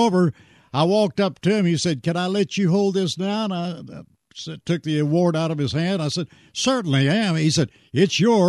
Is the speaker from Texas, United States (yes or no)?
yes; Shamrock, Texas, United States; born there; I was born in Shamrock, Texas, and they are about 50 miles apart.